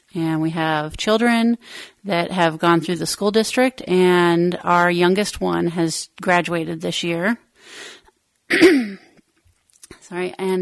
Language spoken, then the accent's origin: English; Nevada, United States; now in Idaho, United States; I hail from Southern Nevada, which is pretty similar to Idaho, and I come from a small town and really close to family.